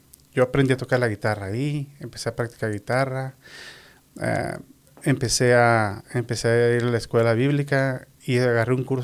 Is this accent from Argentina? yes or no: no; Guadalajara, Jalisco, Mexico; Mi mamá llegó a la ciudad de Guadalajara, conoció a mi papá, y ahí fue donde empezó la familia. Y yo soy, somos originarios de Guadalajara, Jalisco.